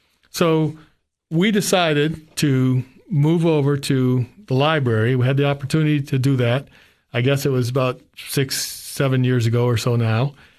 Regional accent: Wisconsin, United States; moved away as an adult; also born or lived in Washington, D.C.; now in Cookeville, United States; I was from Wisconsin, and I had graduated college and was working in Washington, D.C., and decided I wanted to leave.

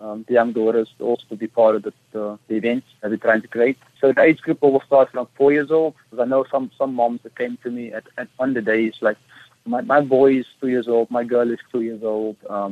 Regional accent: Cape Town, Western Cape, South Africa; because I come from Lavendale, where, as you know, for today it's still overrun with gangsters and drugs and stuff like that.

